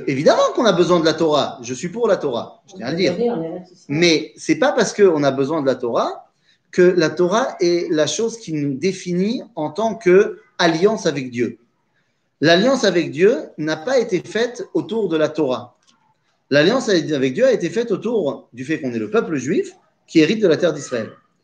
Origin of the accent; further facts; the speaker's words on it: France; Je veux dire, nous, on a grandi en France.